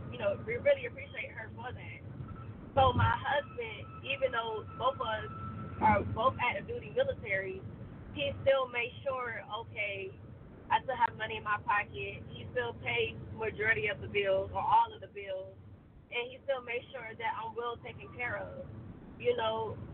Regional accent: Georgia, United States; I'm from Georgia. I'm from the South.

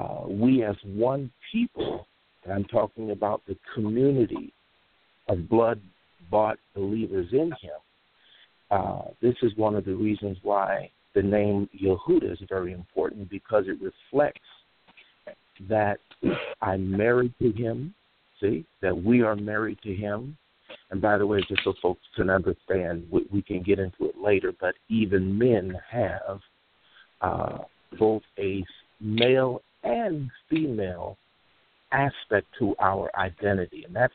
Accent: St. Louis, Missouri, United States; when I had my, if you will, Holy Ghost baptism experience at a wonderful Church of God in Christ church in my hometown of St. Louis.

